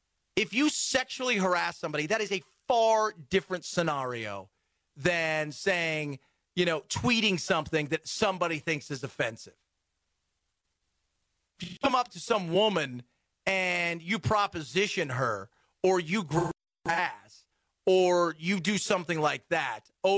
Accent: California, United States; But it's always because I'm a Californian.

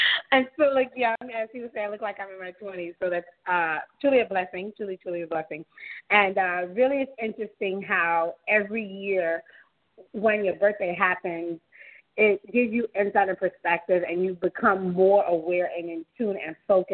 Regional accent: Miami, Florida, United States; I was born in Little Haiti, from Miami, born at Jackson War Hospital

